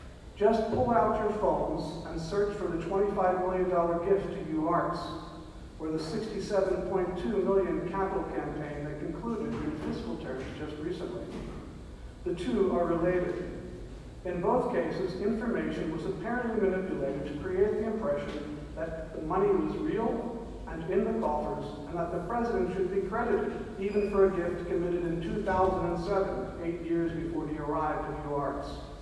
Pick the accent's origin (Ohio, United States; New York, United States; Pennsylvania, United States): Pennsylvania, United States; Philadelphia; I grew up in Mayfair and went to Lincoln High because they had a vocational art track.